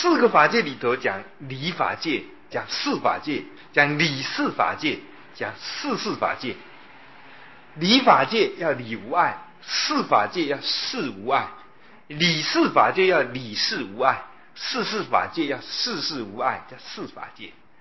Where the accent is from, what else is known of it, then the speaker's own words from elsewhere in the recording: Yilan County, Taiwan; 我说我呢是在乡下长大的，在宜兰的乡下，我家住的地方呢都是果园